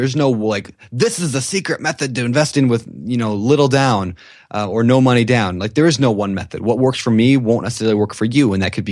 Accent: Minnesota, United States; You know, I grew up in Minnesota when I was a kid. And so I've been looking at investing in Minnesota simply because I've got a massive family connection out there.

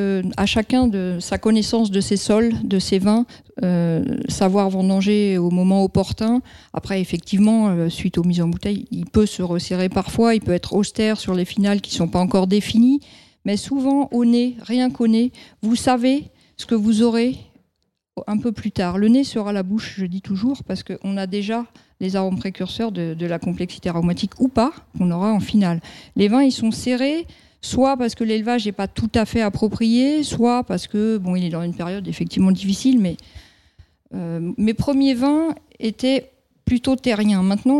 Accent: Île-de-France, France; je suis native du Val d'Oise à l'origine.

